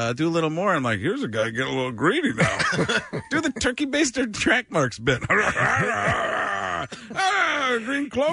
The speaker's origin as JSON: {"language": "English", "town": "Milwaukee", "region": "Wisconsin", "country": "United States", "tie": "born or raised there", "said": "I grew up in Milwaukee, which is 5 hours away."}